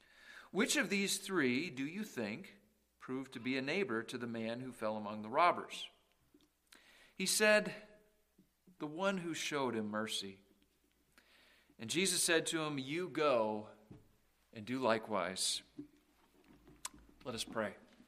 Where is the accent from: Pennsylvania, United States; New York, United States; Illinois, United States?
Pennsylvania, United States; Lewistown; We are from Lewistown, so that's where we hail.